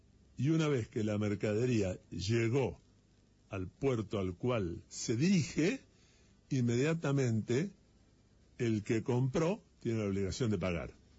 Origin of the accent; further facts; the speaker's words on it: Argentina; somos propietarios los argentinos